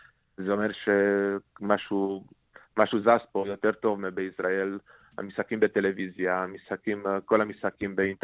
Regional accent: Transylvania, Romania; Hebrew is a second language; moved away; also born or lived in Israel; אני נולדתי וגדלתי ברומניה, למשל בטרנסילבניה, ועליתי לארץ ב-1995

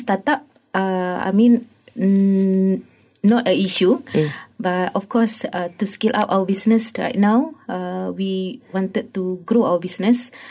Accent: Klang, Selangor, Malaysia; Then when I went back to my hometown in Klang, and then I discover so many single mother who are face financial problem, same like me.

